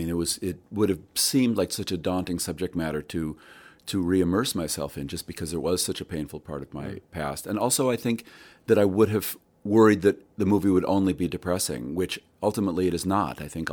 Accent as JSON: {"language": "English", "town": "Los Angeles", "region": "California", "country": "United States", "tie": "born or raised there", "said": "I grew up in Los Angeles, but, you know, even as a kid, as an 11, 12-year-old, I knew about the Haight-Ashbury district and the hippies"}